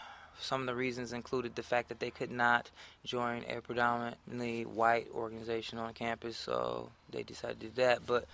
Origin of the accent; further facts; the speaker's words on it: Detroit, Michigan, United States; And I grew up in Detroit, and people always have made some kind of a note to me and ask me, like, what are you mixed with?